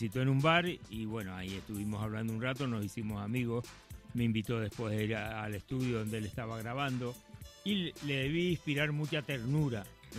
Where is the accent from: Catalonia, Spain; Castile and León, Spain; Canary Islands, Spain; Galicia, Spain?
Canary Islands, Spain; yo soy un cantante español de las Islas Canarias